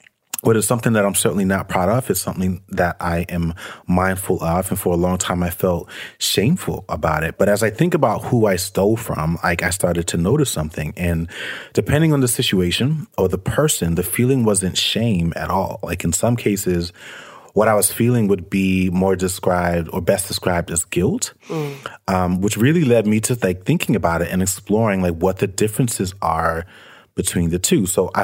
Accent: New York City, New York, United States; I grew up in poverty. I grew up in Brooklyn, New York City. It was tough back in those days.

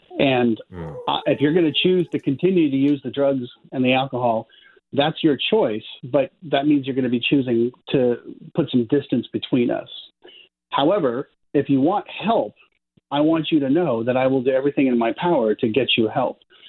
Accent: Palo Alto, California, United States; And I grew up in Palo Alto, California. And, you know, and I had a nice home and a nice family

